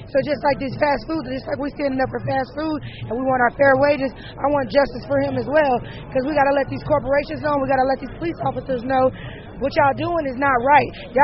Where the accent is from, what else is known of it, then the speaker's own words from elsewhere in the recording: St. Louis, Missouri, United States; from St. Louis, Missouri.